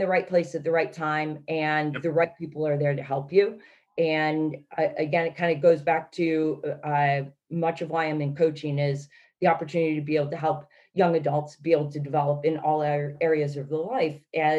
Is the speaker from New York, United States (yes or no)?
yes; Buffalo, New York, United States; I'm a homebody. I'm from Buffalo, New York. And the furthest away I had ever been was Greensboro, North Carolina.